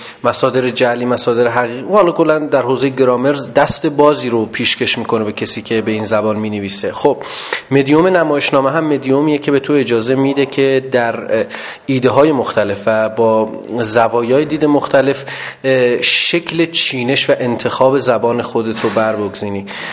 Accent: Iran; از چیزی که منو میسازه به عنوان یک ایرانی و حالا در بستر کلانتر از یک آدمی که اهل خاورمیانه است

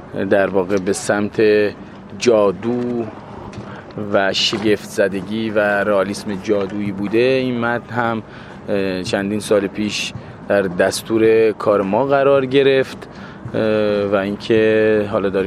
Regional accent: southern Iran, Iran; born there; من در واقع زادگاه من جنوب ایران بوده، خب من با اون فرهنگ بیشتر از هر فرهنگ دیگه آشنا.

